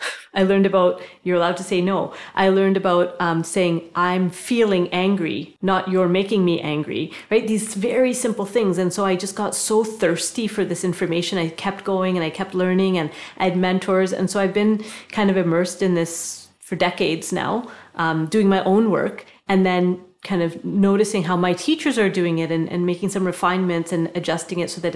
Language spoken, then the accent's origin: English; Calgary, Alberta, Canada; also born or lived in England; So I was born in England. And then we came to Canada when I was about 5. Grew up in Calgary, had family in Vancouver, went to school in California.